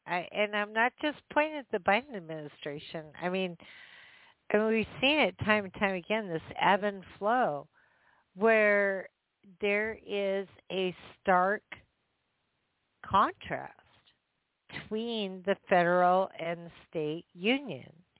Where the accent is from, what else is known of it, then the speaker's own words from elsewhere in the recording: United States; I mean, come on. I was so insulted as an American.